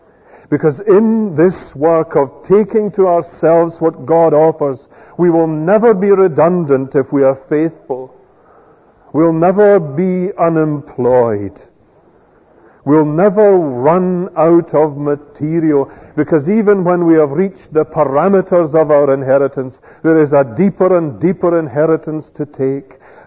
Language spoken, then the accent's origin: English; Scotland, United Kingdom; But I'm a Scot and it's my land, although I've not seen it.